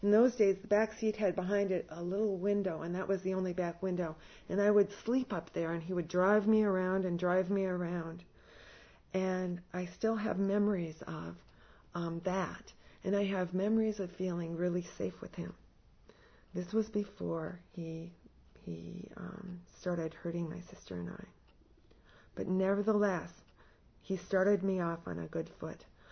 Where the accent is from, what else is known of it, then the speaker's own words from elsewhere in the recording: Seattle, Washington, United States; which was only 2 hours away because I was raised in Seattle.